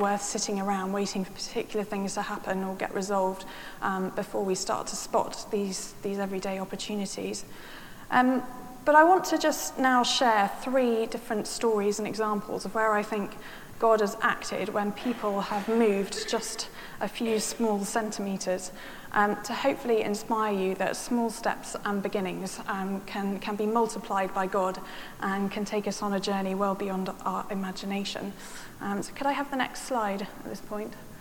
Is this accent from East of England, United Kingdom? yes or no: no; Salisbury, South West England, United Kingdom; The food bank actually started in my hometown of Salisbury